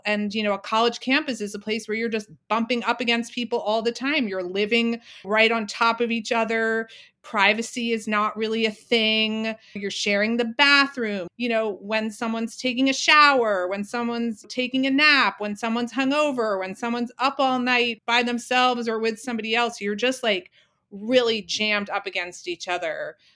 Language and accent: English; New York City, New York, United States; I grew up in New York City. I went to public school in New York City. I loved where I grew up.